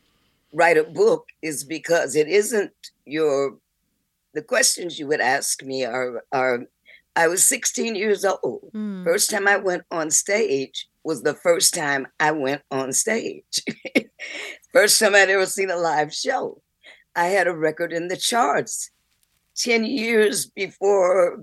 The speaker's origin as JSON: {"language": "English", "town": "Detroit", "region": "Michigan", "country": "United States", "also_born_or_lived": "Muskegon", "said": "I was born in Western Michigan. I'm from Detroit. I was born in Western Michigan, Muskegon, Michigan, in 1946."}